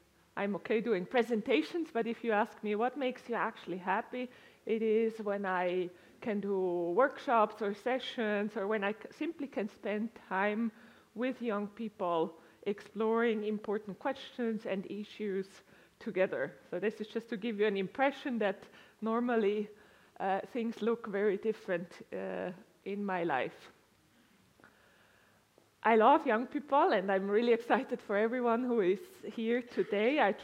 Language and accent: English; Colombia; also born or lived in Switzerland; now in United States; I grew up in Colombia, in Latin America, just for way of background. I then studied in Switzerland. I'm a psychologist by training, and I have been living and working in the United States for quite a long time.